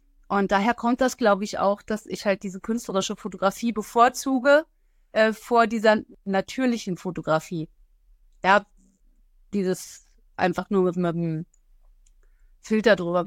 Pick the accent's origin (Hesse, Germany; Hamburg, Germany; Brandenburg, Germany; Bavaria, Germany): Brandenburg, Germany; Falkensee; ich komme aus Falkensee bei Berlin.